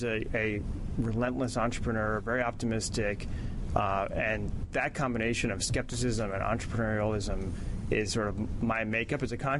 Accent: Washington, District of Columbia, United States; Washington, D.C.

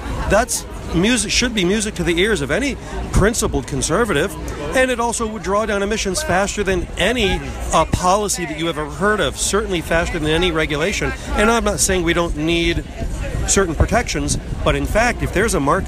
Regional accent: Miami, Florida, United States; I'm from Miami, Economic Ground Zero for Sea Level Rise.

